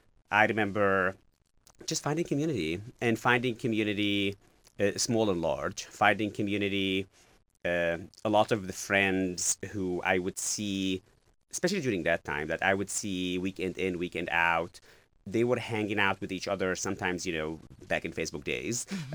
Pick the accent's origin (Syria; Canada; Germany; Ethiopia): Syria; now in Lexington, United States; I grew up in Syria. I went to med school, so my background is in healthcare. And then I moved to Lexington at first